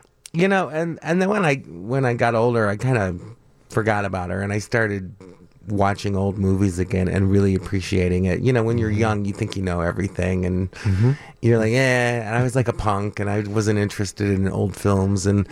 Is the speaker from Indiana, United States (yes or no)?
yes; Hammond, Indiana, United States; Well, I'm from Northwest Indiana. Okay. And Hammond.